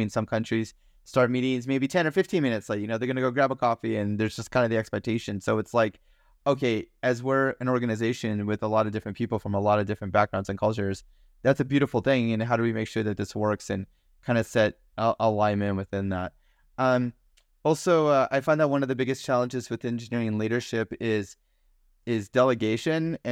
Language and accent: English; United States; now in Germany; I'm an American, and I only hold American citizenship. I only speak English. And coming into Germany, you know, that's a different environment.